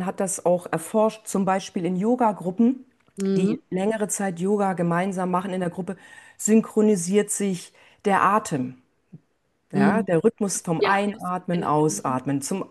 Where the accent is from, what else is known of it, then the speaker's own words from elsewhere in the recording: Southern Germany, Germany; ich bin in den 60ern in dörflicher Gegend aufgewachsen in Süddeutschland.